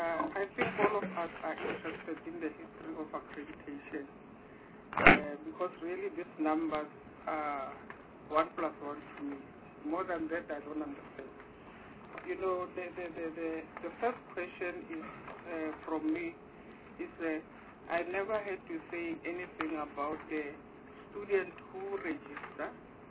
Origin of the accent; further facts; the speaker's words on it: Gauteng, South Africa; I come from Gauteng.